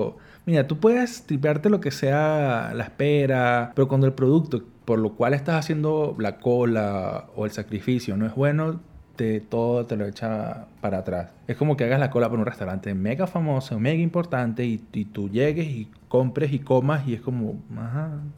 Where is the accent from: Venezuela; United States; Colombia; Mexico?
Venezuela; Táchira; Yo soy gocho y en San Cristóbal te venden morcilla en todos lados.